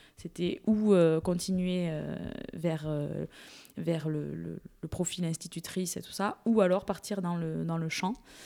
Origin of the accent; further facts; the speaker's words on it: Cassagne, Occitanie, France; also born or lived in Toulouse; Je viens de Toulouse. Enfin, je suis née à Toulouse. Mais je viens plus précisément de plus près des Pyrénées. Un petit village qui s'appelle Cassagne, qui n'est pas loin de Salis-du-Salat.